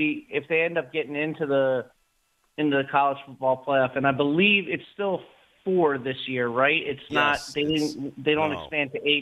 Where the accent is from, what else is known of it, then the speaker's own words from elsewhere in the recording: New Jersey, United States; But growing up in South Jersey, the only games that were on Saturdays